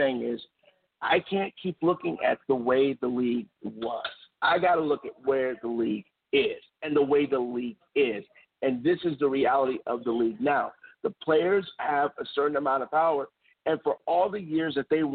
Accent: Chicago, Illinois, United States; Let me say this again. I'm from Chicago.

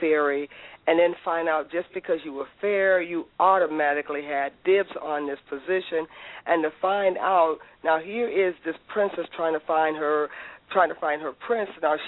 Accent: Gary, Indiana, United States; I grew up in Gary, Indiana. I just happened to live in the suburb.

